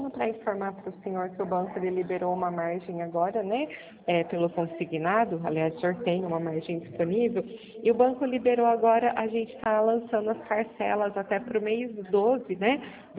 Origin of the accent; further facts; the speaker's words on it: Araras, São Paulo, Brazil; Eu sou daqui de Araras mesmo